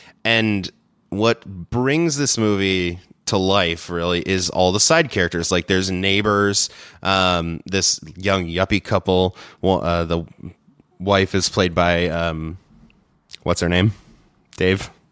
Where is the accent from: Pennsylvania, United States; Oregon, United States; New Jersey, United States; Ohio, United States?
Ohio, United States; Cleveland; That was filmed not far from where I grew up in Cleveland.